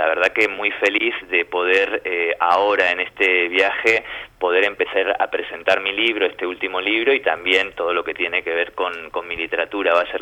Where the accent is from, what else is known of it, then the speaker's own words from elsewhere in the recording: Valencia, Valencian Community, Spain; born there; Bueno, yo nací en España, en Valencia, en el año 81, con mamá argentina, padre uruguayo, ambos exiliados de las dictaduras del Cono